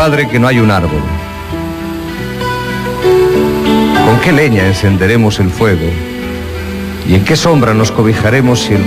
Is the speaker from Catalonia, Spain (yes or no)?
yes; Catalonia, Spain; nosotros, aquí donde nos ven, somos catalanes.